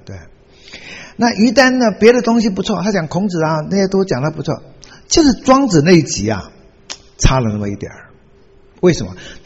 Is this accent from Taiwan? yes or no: yes; Taiwan; born there; 所以呢，台湾绰号叫鲲岛，我出生于台湾